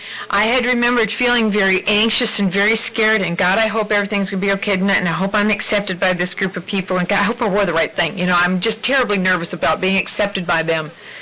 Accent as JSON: {"language": "English", "region": "Midwest", "country": "United States", "tie": "born or raised there", "said": "I was raised in the Midwest in a very kind, comfortable home."}